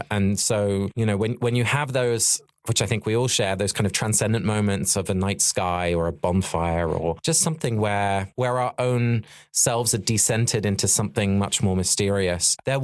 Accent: South East England, United Kingdom; our natural landscape, which I grew up in Sussex.

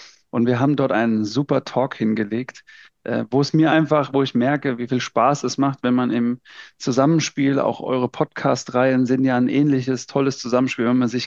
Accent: Obernburg, Bavaria, Germany; ich bin ja im … in Obernburg, aufgewachsen am bayerischen Untermain zwischen Aschaffenburg und Miltenberg groß geworden bei der TuSpo aus Obernburg.

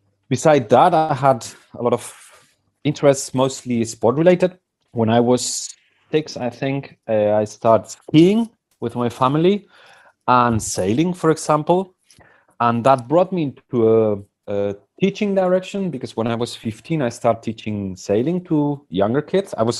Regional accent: Basque Country, Spain; born there; English is a second language; So I was born in the Basque Country 42 years ago in 1978.

